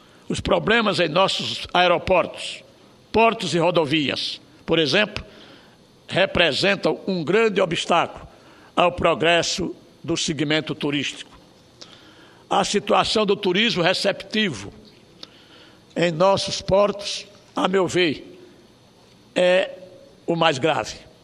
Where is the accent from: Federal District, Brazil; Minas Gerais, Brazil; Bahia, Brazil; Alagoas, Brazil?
Alagoas, Brazil; Como nordestino e muito orgulho alagoano, compreendo perfeitamente a importância da indústria do turismo em nossa economia.